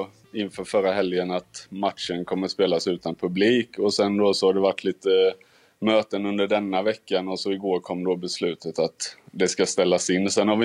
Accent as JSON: {"language": "Swedish", "country": "Sweden", "said": "Nu har jag Nordfeldt här också som svensk också."}